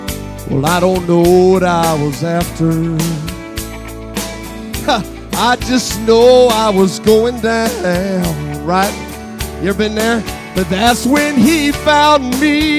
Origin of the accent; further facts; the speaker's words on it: Tombstone, Arizona, United States; also born or lived in Texas; I'm from Arizona. I was born in Texas. I lived my whole life out in Tombstone, Arizona, out in the middle of the desert on the border of Mexico.